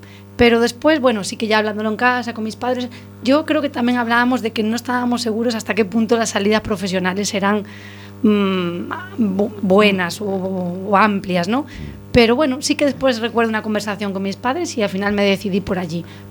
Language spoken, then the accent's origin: Spanish; Arteixo, Galicia, Spain; Además es que me acuerdo porque yo soy de Arteixo